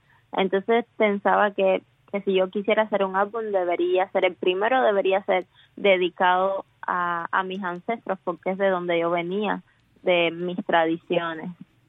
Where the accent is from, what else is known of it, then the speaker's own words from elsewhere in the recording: Cuba; defender que yo vengo de Cuba y que yo también puedo hacer música de mi país.